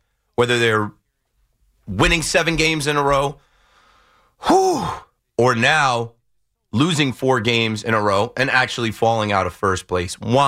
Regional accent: United States; But like many of you listening, I'm American.

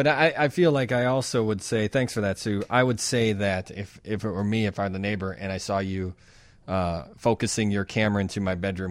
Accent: Chicago, Illinois, United States; I'm sorry. I'm such a Chicagoan.

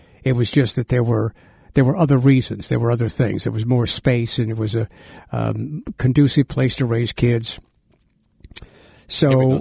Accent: Metairie, Louisiana, United States; also born or lived in New Orleans; I was born in New Orleans, and then my parents moved out to Metairie because it was more affordable.

